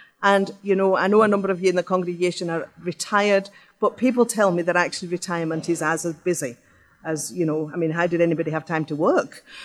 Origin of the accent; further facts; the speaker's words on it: England, United Kingdom; Okay, I grew up in England, and we did O-levels.